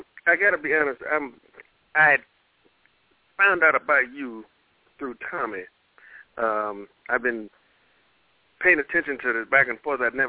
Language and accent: English; Tennessee, United States; moved away; I'm originally from Tennessee, and I've been out here about 15 years.